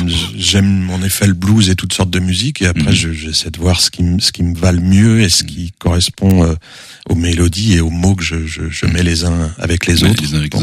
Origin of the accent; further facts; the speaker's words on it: Cholet, Pays de la Loire, France; je viens de Cholet, donc j'ai commencé à Cholet, mais aussi à Angers